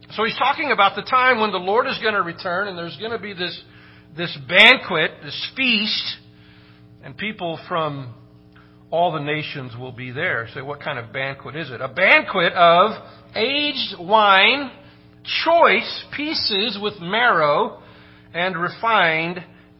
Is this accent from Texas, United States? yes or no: yes; Longview, Texas, United States; And I grew up in Longview, Texas, so he was a coach for the Longview Lobos, which I'm sure you've all heard of them.